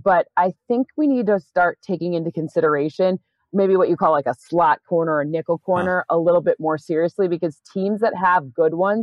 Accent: East Lansing, Michigan, United States; You are completely right. I'm from East Lansing, Michigan.

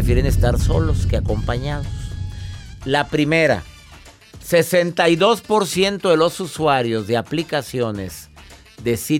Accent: Mexico; mire, le voy a explicar, soy mexicano, se abre así.

